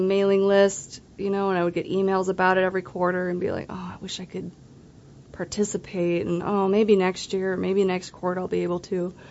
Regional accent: Chicago, Illinois, United States; Yeah, I grew up in the Chicago area, and I moved out here about 10-ish years ago

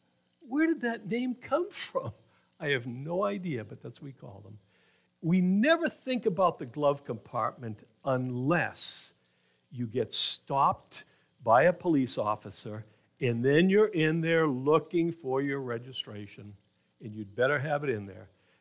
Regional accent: Massachusetts, United States; now in Maine; I'm from away. My wife is from Maine. I'm from Massachusetts. I apologize.

